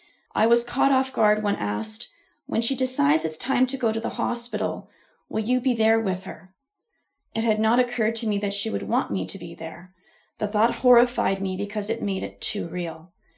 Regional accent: Ontario, Canada; She was a Maritimer and I was born and raised in Ontario.

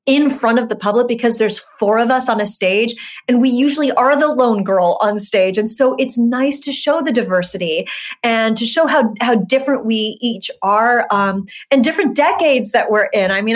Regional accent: Huntington Beach, California, United States; Isn't that weird? I'm from Huntington Beach.

